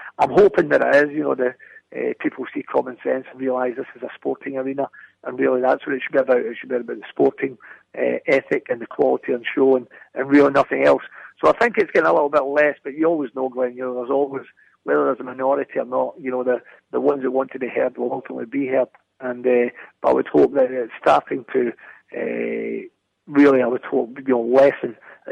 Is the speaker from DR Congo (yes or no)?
no; Glasgow, Scotland, United Kingdom; growing up in Glasgow